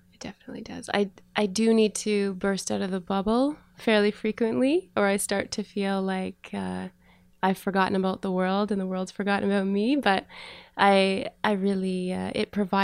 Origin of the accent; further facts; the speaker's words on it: Iroquois, Ontario, Canada; also born or lived in Montreal; I'm actually from Ontario originally. I grew up in Iroquois, which is south of Ottawa. But I've lived on the West Coast off and on for the last, I guess, 13 years or so. And I've settled there now. I mean, I lived in Montreal for a while.